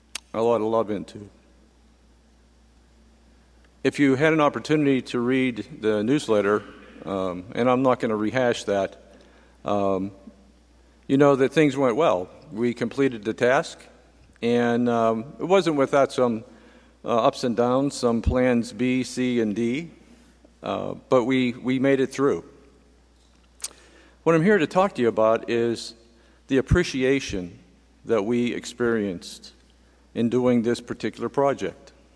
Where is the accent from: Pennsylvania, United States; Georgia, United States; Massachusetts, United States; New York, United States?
Pennsylvania, United States; Irwin; And I said, well, we're from Pittsburgh. Oh, where at in Pittsburgh? I said, well, actually, Irwin.